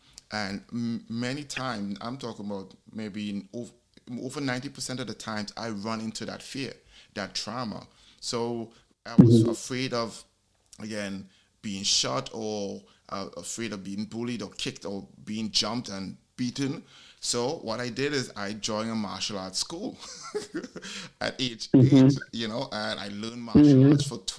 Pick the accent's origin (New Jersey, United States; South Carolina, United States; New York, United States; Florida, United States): New York, United States; Brooklyn; when I was small, growing up in East New York, Brooklyn, a really tough neighborhood.